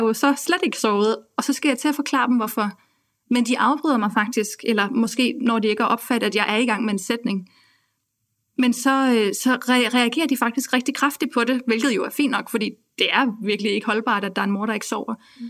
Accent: Samsø, Central Denmark Region, Denmark; jeg kommer fra Samsø, hvor mine forældre bor

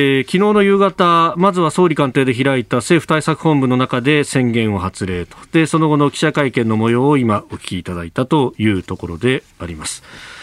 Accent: Yokosuka, Kanagawa, Japan; 奥山さんも私も横須賀の出身でして、

